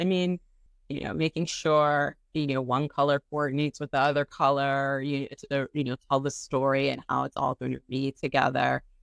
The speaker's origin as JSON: {"language": "English", "town": "Washington", "region": "District of Columbia", "country": "United States", "tie": "born or raised there", "also_born_or_lived": "New York City", "said": "I grew up in Washington, D.C. and in New York City a long time, so I know what a winter wonderland is like."}